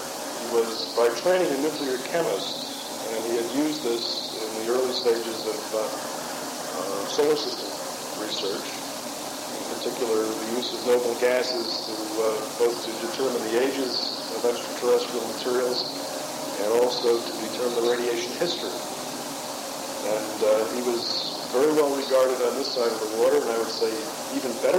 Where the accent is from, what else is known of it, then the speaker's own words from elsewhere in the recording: New York, United States; I came because I am a New Yorker